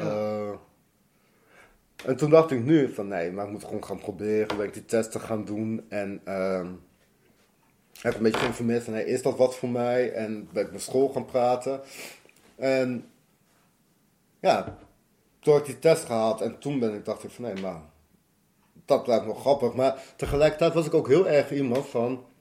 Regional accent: Rotterdam, South Holland, Netherlands; Ik kwam uit Rotterdam daarvoor en ja, toen ben ik besloten om niet meer naar Rotterdam te gaan.

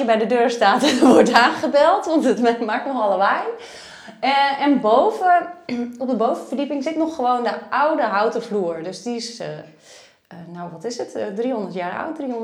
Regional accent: Lutjebroek, North Holland, Netherlands; Ik kom zelf uit Lutjebroek.

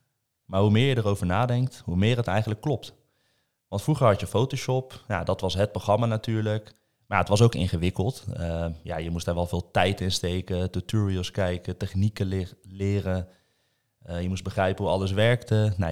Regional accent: Netherlands; En ik denk dat wij als Nederlander ooit allemaal in ons leven wel eens een keer in Curaçao zijn geweest.

